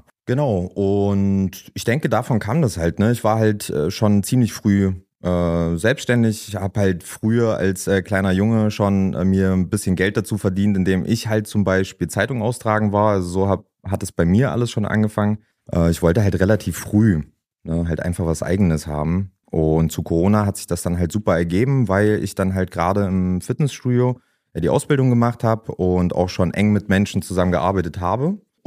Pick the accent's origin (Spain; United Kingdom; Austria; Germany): Germany; Jena, Thuringia; Nee, also ich bin auch in Jena zur Schule gegangen von klein aus, war auch dort im Kindergarten